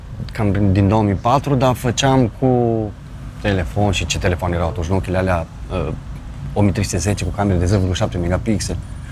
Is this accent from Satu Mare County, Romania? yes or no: yes; Satu Mare County, Romania; Dar eu sunt din Oaș, m-ai adus în Baia Mare, n-am nicio treabă.